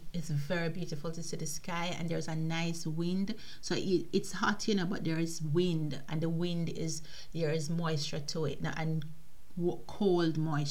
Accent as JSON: {"language": "English", "country": "Jamaica", "said": "we are from Jamaica. I'm from Jamaica, and I was told when I was going to school in history class"}